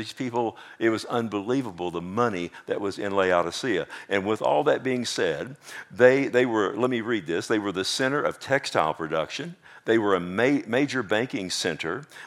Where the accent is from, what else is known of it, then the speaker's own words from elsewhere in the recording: Texas, United States; I'm a Texan, and I just pronounce words the way I feel it, okay?